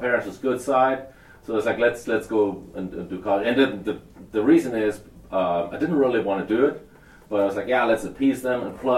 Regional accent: Ludwigshafen, Rhineland-Palatinate, Germany; It's the southwest of Germany. I always say it's like an hour south of Frankfurt. The city is called Ludwigshafen.

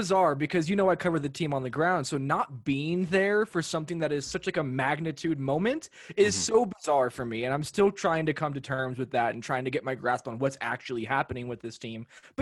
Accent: Los Angeles, California, United States; now in Denver, United States; I didn't grow up a Nuggets fan. I grew up in Los Angeles. I did not grow up in Denver.

